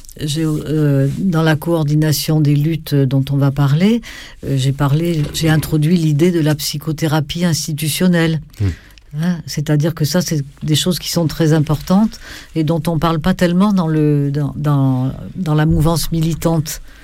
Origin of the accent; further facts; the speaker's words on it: Occitanie, France; je suis lozérienne, que je suis née en Lozère et que j'ai grandi jusqu'à l'âge de mes 18 ans en Lozère